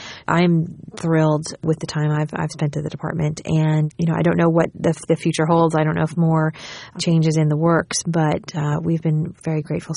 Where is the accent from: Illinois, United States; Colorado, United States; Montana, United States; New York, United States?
New York, United States; that really has shaped my career as a New Yorker